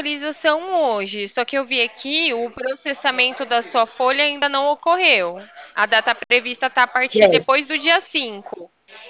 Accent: São Paulo, Brazil; Interior de São Paulo.

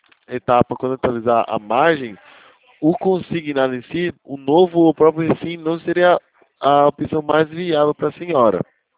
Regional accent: Itatiba, São Paulo, Brazil; Eu sou de Itatiba.

